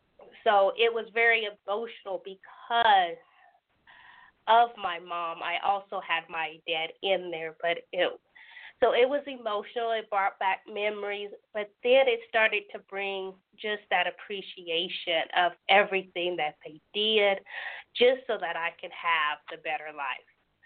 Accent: Dover, Oklahoma, United States; I'm going to have it in my hometown of Dover, Oklahoma.

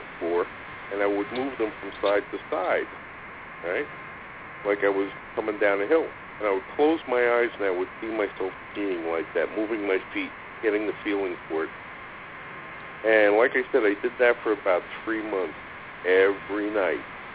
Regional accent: East Coast, United States; And I grew up on the East Coast.

